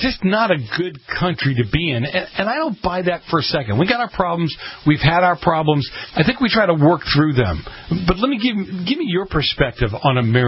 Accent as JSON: {"language": "English", "town": "Boston", "region": "Massachusetts", "country": "United States", "tie": "born or raised there", "said": "I grew up in Boston. I grew up with a lot of that stuff that was going on against the blacks and other groups."}